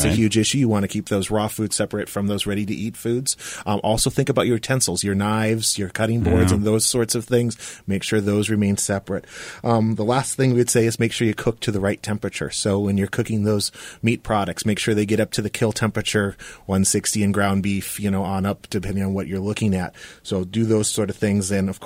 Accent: South Dakota, United States; now in Iowa, United States; I grew up in South Dakota. I've been in Iowa for almost 20 years now.

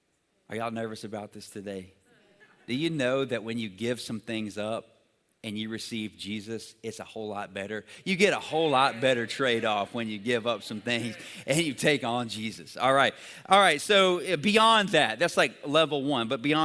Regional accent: United States; At the core of who I am, I'm American, all right?

